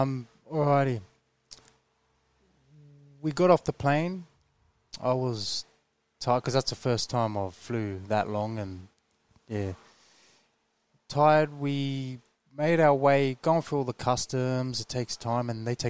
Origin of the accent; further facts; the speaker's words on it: Logan, Queensland, Australia; We lived in housing commission in Logan Lea.